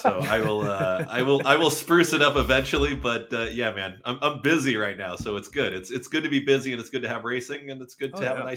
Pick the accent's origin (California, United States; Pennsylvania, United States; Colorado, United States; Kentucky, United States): California, United States; moved away; I'm new to the East Coast, and I'm from California, so if it rains there, it's like bat down the hatches.